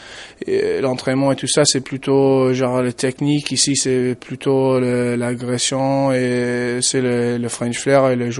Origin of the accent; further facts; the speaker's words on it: Ballina, Connacht, Ireland; French is a second language; depuis que je suis jeune, j'ai commencé le rugby à l'école de rugby chez moi en Irlande, à Ballina, à 6 ans.